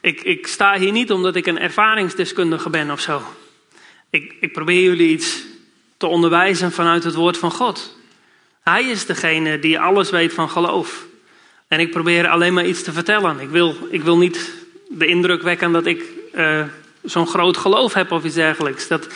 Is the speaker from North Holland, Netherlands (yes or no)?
yes; Amsterdam, North Holland, Netherlands; ik kom uit Amsterdam.